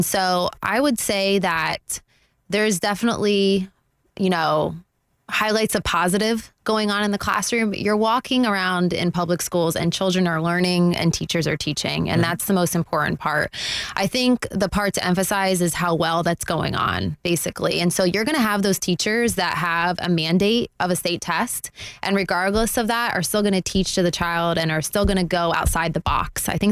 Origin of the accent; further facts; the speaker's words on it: Pennsylvania, United States; now in Florida, United States; I came from Pennsylvania where your school district was your local town, you know, within those lines. And here in Florida, it's a county.